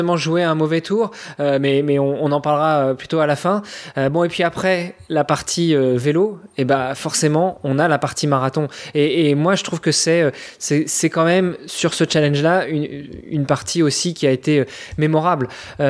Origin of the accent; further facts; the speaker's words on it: France; puisque moi je suis français